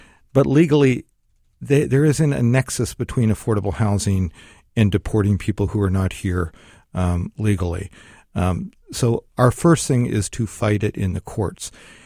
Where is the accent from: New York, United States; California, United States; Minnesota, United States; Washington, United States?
Washington, United States; Seattle; born or raised there; also born or lived in Grays Harbor County